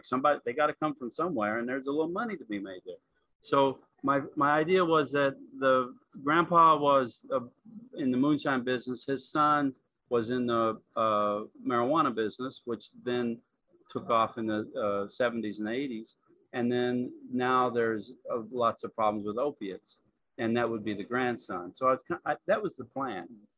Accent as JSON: {"language": "English", "region": "the South", "country": "United States", "tie": "born or raised there", "said": "I think it has to do with growing up in the South."}